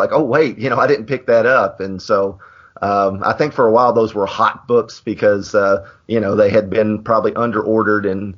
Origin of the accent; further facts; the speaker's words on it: Kentucky, United States; I'm from Kentucky, but my sister has been doing Ancestry.com research